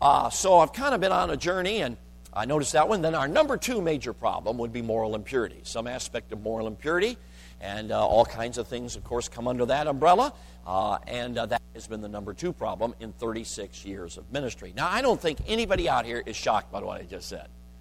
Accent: Chicago, Illinois, United States; I grew up in Chicago. This never happened, though it could have.

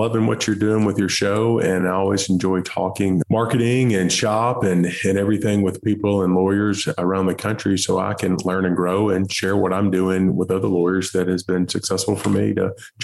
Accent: Alabama, United States; Yes, I grew up here in Alabama, moved around to various towns here as I was younger, and really ended up the majority of my childhood grew up in a small rural town in West Alabama.

